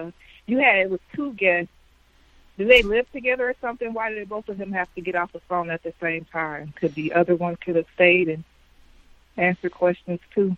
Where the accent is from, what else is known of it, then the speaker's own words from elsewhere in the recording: Milwaukee, Wisconsin, United States; Yeah, I'm from Milwaukee.